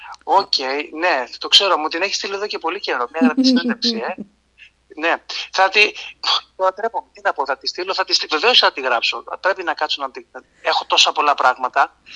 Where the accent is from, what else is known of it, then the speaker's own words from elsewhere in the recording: Corfu, Ionian Islands, Greece; Εγώ είμαι Κερκυραίος.